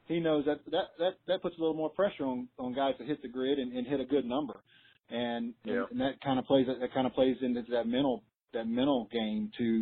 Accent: Jacksonville, Florida, United States; I mean, I'm from Jacksonville, Florida. I live 15 minutes from Sawgrass, from TPC Sawgrass.

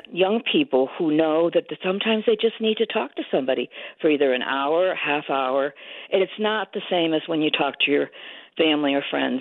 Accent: Fairfield, Connecticut, United States; I grew up in Fairfield, so I grew up near Fairfield U. Now I have a beautiful condo near Sacred Heart.

